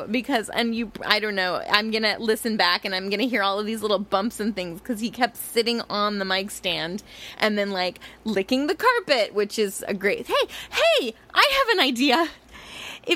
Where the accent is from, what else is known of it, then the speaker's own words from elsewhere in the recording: France; accent: French; if I'm just talking like this with my French accent, it's fine.